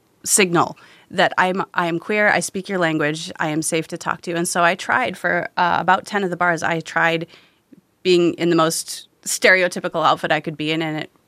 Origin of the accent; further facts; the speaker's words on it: Wisconsin, United States; And I got to talk about growing up in Wisconsin because I visited a bar in Wisconsin.